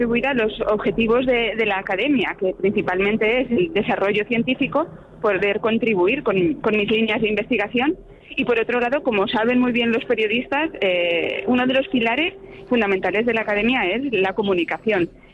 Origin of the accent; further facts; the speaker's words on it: Huesca, Aragon, Spain; born there; Sí, yo nací en Huesca y trabajo en la universidad en Zaragoza.